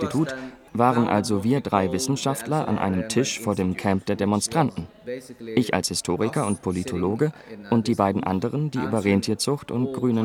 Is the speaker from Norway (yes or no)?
yes; Nordland, Norway; also born or lived in Tromsø, Norway; Ich stamme aus dem Norden und bin zum Teil auf der Insel Dana in der Region Nordland aufgewachsen, zum Teil in Tromsø, der größten Stadt im norwegischen Norden. Ich bin Sami.